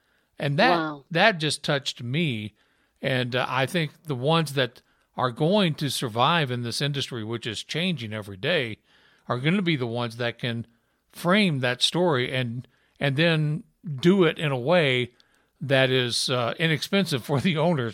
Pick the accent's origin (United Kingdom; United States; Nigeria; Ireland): United States; Utah; then they found out I was from Utah, so we had to start talking about Utah Jazz basketball against Sacramento Kings.